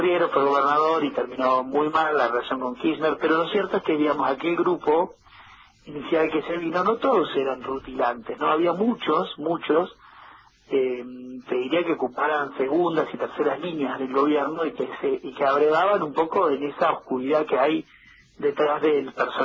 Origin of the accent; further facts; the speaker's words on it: Santa Rosa, La Pampa, Argentina; yo soy Santa Rosa y es como, bueno, Gallegos es una ciudad como Santa Rosa, más o menos, o sea, son pueblos grandes o ciudades pequeñas, donde se conocen todos.